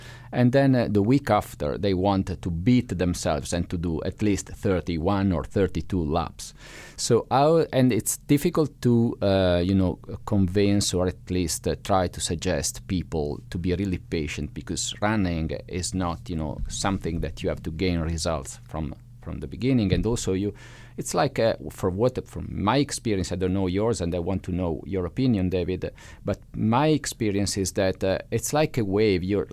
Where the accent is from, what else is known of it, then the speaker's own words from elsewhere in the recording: Italy; moved away; since I'm originally from Italy